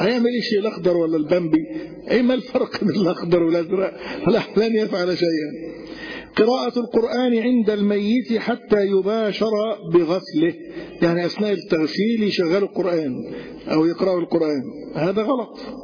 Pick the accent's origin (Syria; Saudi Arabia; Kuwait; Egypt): Egypt; الحاجات دي ممكن تكون غير موجودة عندنا في مصر هنا